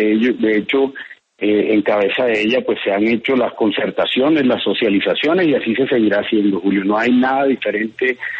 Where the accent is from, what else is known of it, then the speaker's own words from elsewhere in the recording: Colombia; como colombiano